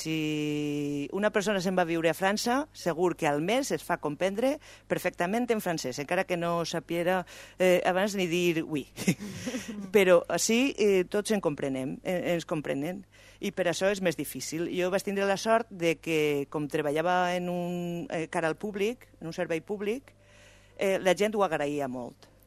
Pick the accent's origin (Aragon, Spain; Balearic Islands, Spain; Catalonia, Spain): Aragon, Spain; Zaragoza; Catalan is a second language; si no em diu algú al voltant meu que sóc de Saragossa